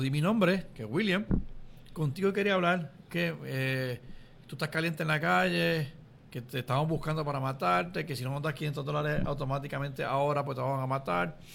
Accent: Jayuya, Puerto Rico; Tengo como anécdota de un conocido en el pueblo de Jayuya, ya que soy de Jayuya

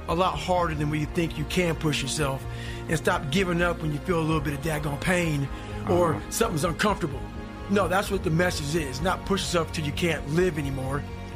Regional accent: Buffalo, New York, United States; born there; I was born in Buffalo, New York.

